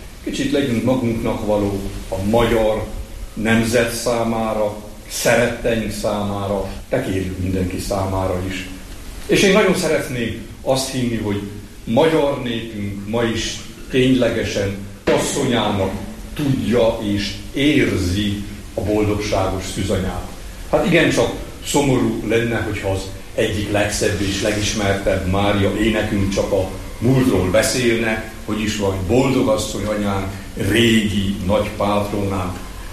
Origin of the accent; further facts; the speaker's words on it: Transylvania, Romania; És hát ugyebár erdélyi vagyok